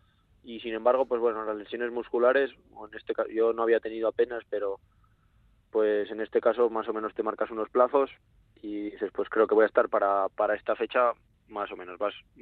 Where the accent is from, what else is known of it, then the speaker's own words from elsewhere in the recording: La Rioja, Spain; En nuestro caso, pues siendo riojano, pues qué te voy a decir